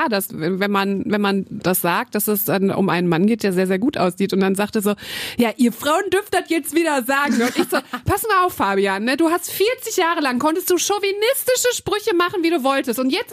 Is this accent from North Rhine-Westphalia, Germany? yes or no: yes; Dinslaken, North Rhine-Westphalia, Germany; born there; Ich bin in Dienstlaken geboren, aber der Hof von meinen Großeltern war in Förde. Deswegen haben meine Eltern auch in Förde gewohnt, aber meine Großeltern mütterlicherseits waren halt in Dienstlaken.